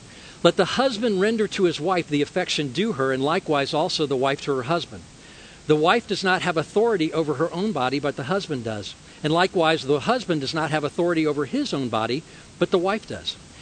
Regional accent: Georgia, United States; I grew up in Georgia.

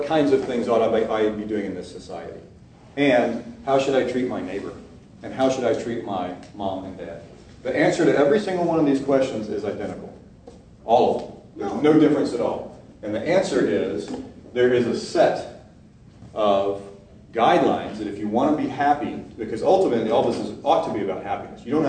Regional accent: Scotland, United Kingdom; and as a Scotsman I can say that, some of the greatest philosophers and mathematicians and physicists have come out of Scotland.

